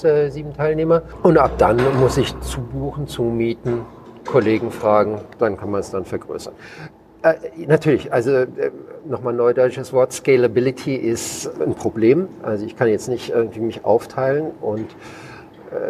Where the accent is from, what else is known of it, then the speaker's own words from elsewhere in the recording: Rhineland-Palatinate, Germany; moved away; Und als ich 2000 weggegangen bin aus Deutschland, hätte mich die Rheinregion Rheinhessen nicht weniger interessieren können. Und auch Rheingau hat mich überhaupt nicht interessiert.